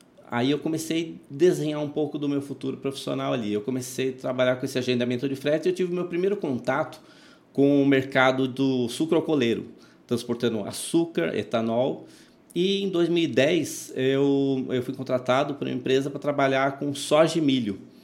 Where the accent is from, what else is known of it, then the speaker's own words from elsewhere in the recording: São Paulo, Brazil; Eu sou nascido em São Paulo, paulistano, ali da raiz, né? Moro com a minha mãe até hoje.